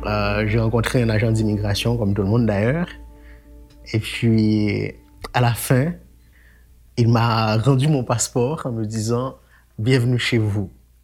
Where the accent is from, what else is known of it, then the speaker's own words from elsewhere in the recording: Haiti; now in Canada; Je suis un homme. Je suis noir. J'ai grandi en Haïti. Je me suis installé au Québec en janvier 2010. Je suis ce qu'on appelle un immigrant. Je suis arrivé en Abitibi-Témiscamingue en août 2010.